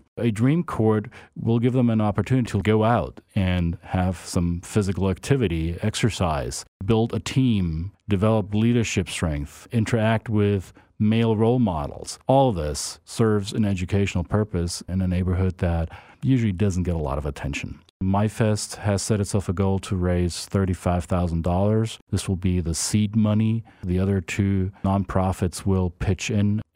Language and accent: English; Germany; moved away as an adult; now in United States; My wife and I, we moved here from Germany 9 years ago. And both my wife and I, we spent time in the U.S. as teenagers growing up. So we have two cultures under our skin. We speak two languages.